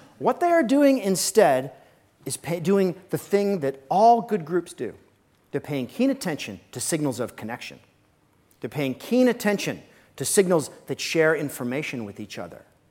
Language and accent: English; Alaska, United States; The first problem is that I was growing up in Alaska. That's June, if you can see the snow.